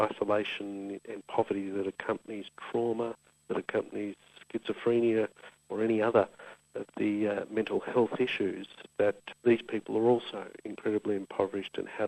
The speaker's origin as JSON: {"language": "English", "country": "Australia", "said": "But perhaps what's a bit more challenging to a country like Australia, and as an Australian"}